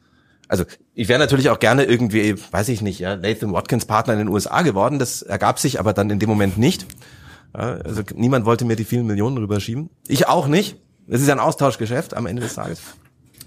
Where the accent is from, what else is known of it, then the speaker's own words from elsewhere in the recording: Munich, Bavaria, Germany; Ich bin aus München